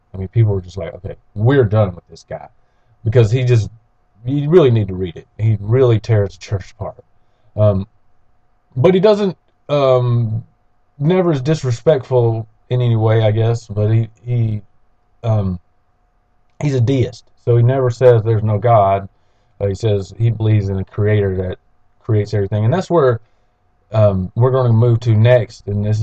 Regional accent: Pensacola, Florida, United States; born there; I was born in Pensacola, Florida in 1975

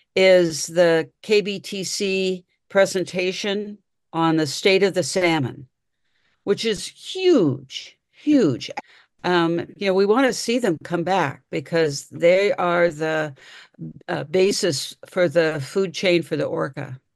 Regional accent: Tacoma, Washington, United States; I was born and raised in Tacoma. And Tacoma, when I was growing up, well, you know, it was the armpit of the state.

